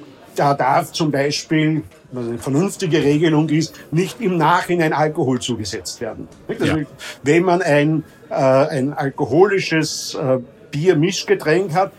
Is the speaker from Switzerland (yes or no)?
no; Austria; Ich sage mal als Österreicher